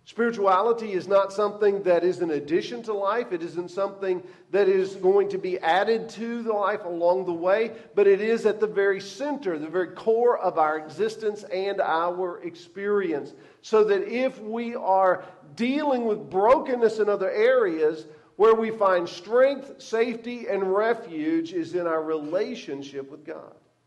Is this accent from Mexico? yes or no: no; Texas, United States; Now, I didn't grow up in a soccer environment. I grew up in East Texas. In East Texas, in the 70s, soccer was something that communists played.